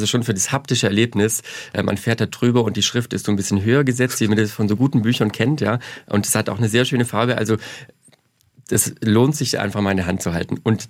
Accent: Zussdorf, Baden-Württemberg, Germany; now in Lindau, Germany; Also meine Heimat ist Baden-Württemberg, das stimmt. Ich komme aus einem kleinen Dorf, das heißt Zussdorf bei Ravensburg. Und jetzt wohnen wir in einem ebenso kleinen Dorf bei Lindau am Bodensee.

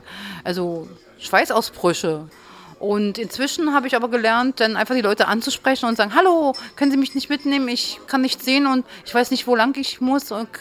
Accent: Berlin, Germany; ich komme auch aus Berlin. Und ja, ich habe mal in Neukölln gewohnt, jetzt wohne ich in Charlottenburg.

